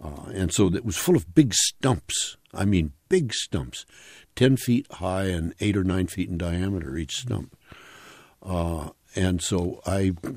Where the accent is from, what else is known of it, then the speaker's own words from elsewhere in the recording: Pacific Northwest, United States; also born or lived in San Francisco; I'm a West Coast guy. I grew up in the Though I was born in San Francisco, my parents moved up to the Pacific Northwest